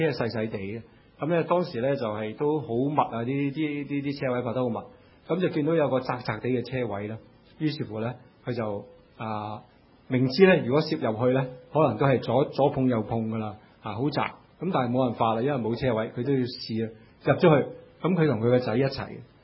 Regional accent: China; 就好似我哋中国人咧话咧，系有仇不报非君子。

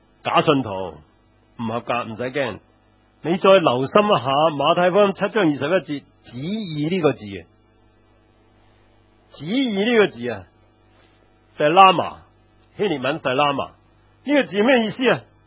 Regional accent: China; 正如我们中国人说狗是长不出象牙的

